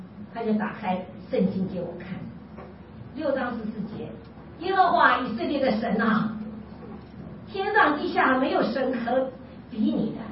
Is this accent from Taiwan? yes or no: yes; Taiwan; 一生就是为中国人，为我们台湾人，在效力